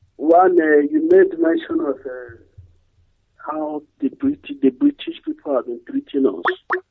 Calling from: China; I'm calling from China.

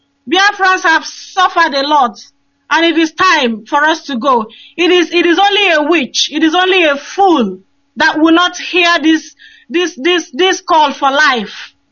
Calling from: Cork, Munster, Ireland; I'm calling from Cork Island.

